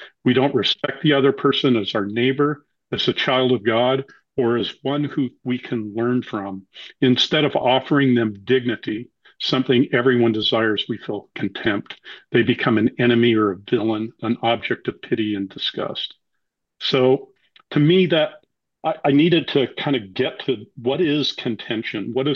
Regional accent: Salt Lake City, Utah, United States; also born or lived in Japan / India / West Africa / United Kingdom; I grew up in Salt Lake, but I've lived in other places. And I've served a mission in Japan. I've lived in India, lived in West Africa. I've lived in the UK.

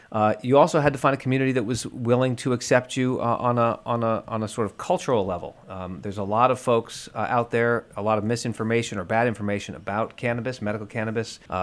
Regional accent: Massachusetts, United States; also born or lived in California; I'm originally from Massachusetts, had lived on the West Coast in California for a number of years

